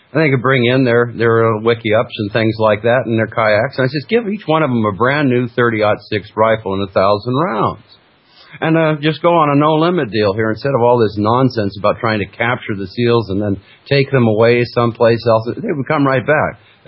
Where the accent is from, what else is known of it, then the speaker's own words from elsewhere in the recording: Alaska, United States; according to the Eskimos that I've talked to and sat next to in class when I was growing up in Alaska.